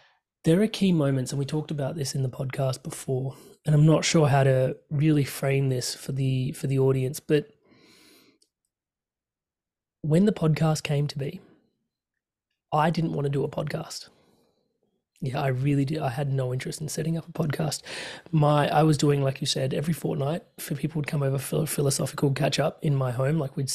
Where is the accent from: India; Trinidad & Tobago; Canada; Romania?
India; I'm Indian, so maybe I can get away with it.